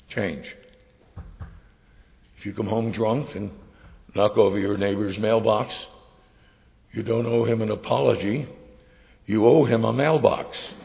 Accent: New Jersey, United States; I grew up in New Jersey. We didn't have any crops.

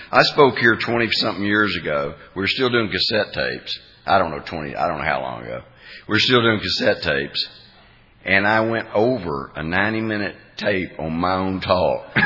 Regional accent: Arkansas, United States; born there; I was born in Arkansas. My mom and dad divorced and remarried each other 4 times.

